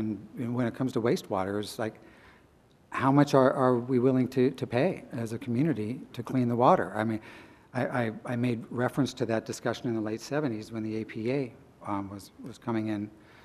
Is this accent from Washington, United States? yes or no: yes; Spokane, Washington, United States; I do remember, I grew up in Spokane